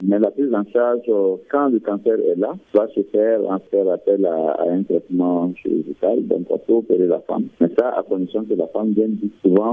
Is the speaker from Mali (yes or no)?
yes; Mali; c'est le premier cancer chez nous au Mali.